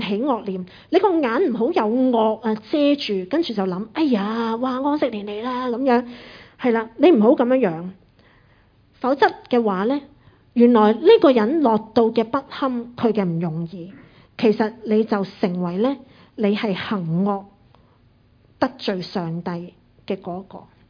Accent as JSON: {"language": "Chinese", "country": "Hong Kong", "said": "我们香港人很熟的最低工时啊"}